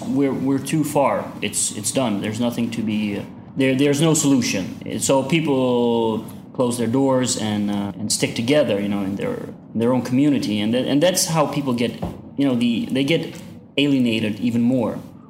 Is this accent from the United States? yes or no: no; Afghanistan; I'm from Afghanistan